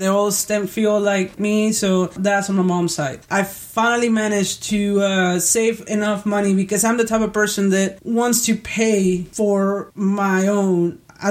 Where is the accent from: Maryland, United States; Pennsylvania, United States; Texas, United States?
Texas, United States; Houston; So it was just my hometown, Houston in the summers, and that was it.